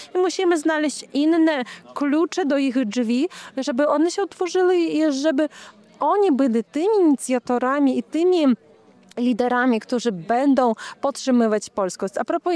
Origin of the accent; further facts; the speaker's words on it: Lithuania; ja jestem Polakiem z Litwy, jest mocniejsza niż ja by się czuł tylko Litwinem albo tylko Polakiem. Ja mam w sercu dwie ojczyzny, które oczywiście bardziej jest to miejsce, gdzie ja się urodziłam